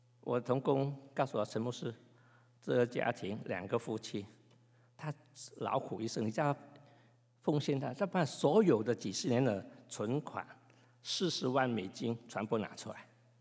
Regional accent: China; now in United States; 其实我在附近也有一些印度人，对不对？他们跟我们中国人也是非常相似

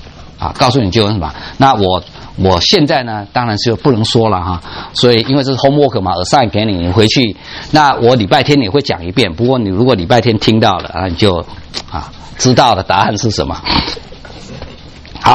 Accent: Taiwan; 那这里面我们台湾人叫做喜山温暖啊，国内说叫做冰火共浴。

